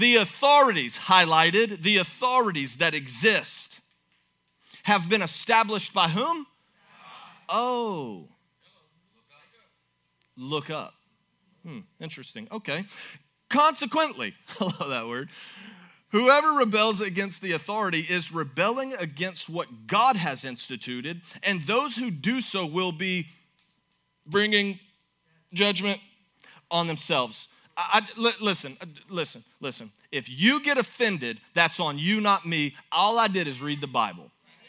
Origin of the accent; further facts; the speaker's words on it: United States; I think as an American, it's a right.